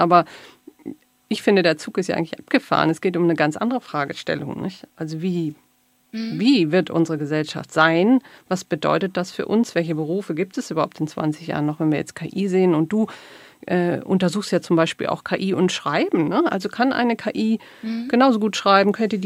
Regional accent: Germany; Also wir sind ja als Deutsche immer sehr schnell, ne?

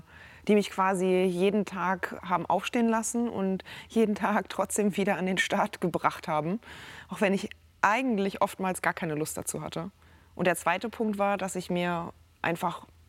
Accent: Berlin, Germany; Ich bin Berlinerin, ich bin sowas nicht gewohnt.

